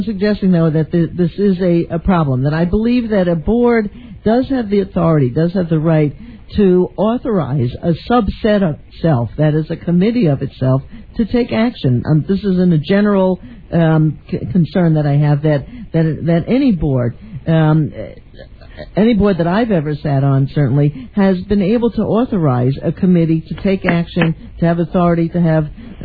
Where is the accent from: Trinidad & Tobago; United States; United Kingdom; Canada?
United States; New York; Obviously, I also have a perspective on this, being a New Yorker and, you know, listening to the station and watching the station and what's happened over the last year.